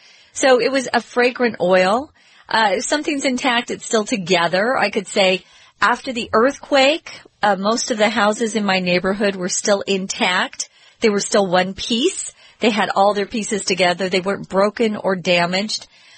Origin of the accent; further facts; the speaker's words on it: Phoenix, Arizona, United States; Yeah, I grew up in the Phoenix area, actually.